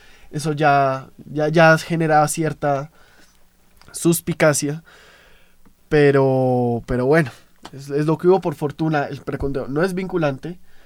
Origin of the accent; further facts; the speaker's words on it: Colombia; Pasemos a lo que nos preocupa como colombianos.